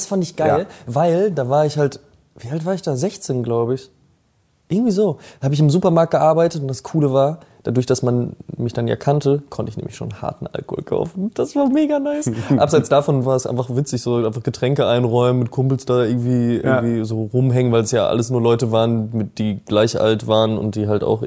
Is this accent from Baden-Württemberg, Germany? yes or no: no; North Rhine-Westphalia, Germany; also ich komme ja aus der Nähe von Münster